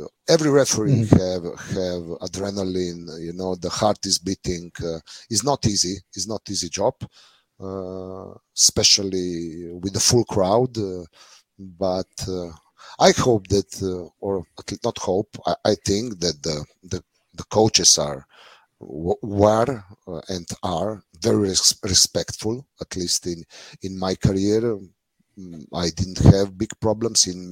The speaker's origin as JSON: {"language": "English", "town": "Kranj", "region": "Upper Carniola", "country": "Slovenia", "tie": "born or raised there", "said": "They were in qualification route in Kran, in my hometown."}